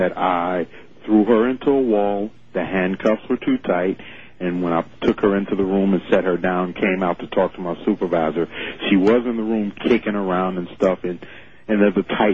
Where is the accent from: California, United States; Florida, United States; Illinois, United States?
Illinois, United States; Chicago; Black man here in Chicago, myself, born and raised on the South Side.